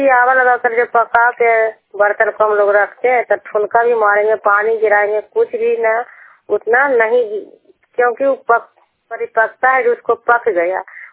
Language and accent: Hindi; Nausa, Bihar, India; मैं नौसा गांव की हरनाथ प्रखंड जिला नालंदा की निवासी हूँ।